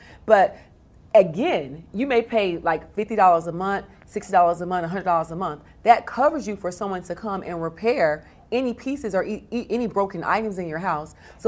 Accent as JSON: {"language": "English", "region": "North Carolina", "country": "United States", "said": "I am. I'm a Southerner."}